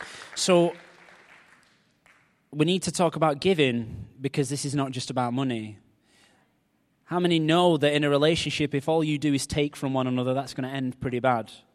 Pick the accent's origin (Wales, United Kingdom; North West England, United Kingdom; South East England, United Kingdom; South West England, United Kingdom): North West England, United Kingdom; Wigan; I am from Wigan, by the way, so don't stone me.